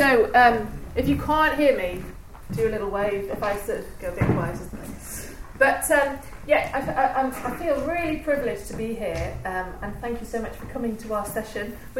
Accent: North West England, United Kingdom; You may have guessed I'm from England, over near Liverpool there.

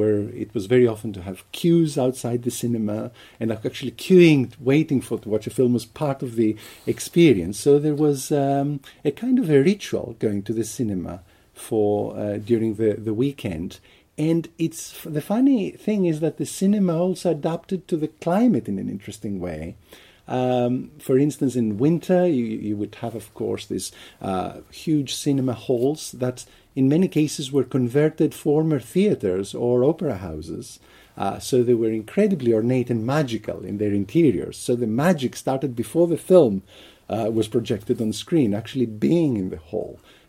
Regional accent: Athens, Attica, Greece; Absolutely. I think that I would never have this love for cinema if I was born and if I had grown up somewhere

